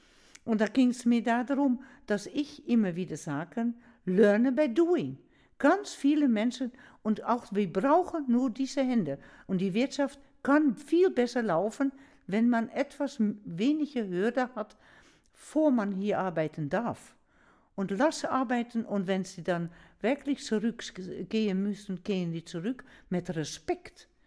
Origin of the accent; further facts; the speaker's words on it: Netherlands; German is a second language; now in Germany; dass ich als Niederländerin würde sagen